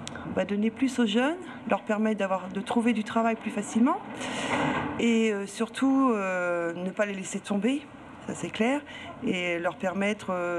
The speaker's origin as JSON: {"language": "French", "country": "France", "said": "que ça se fasse chez nous en France et non à l'étranger"}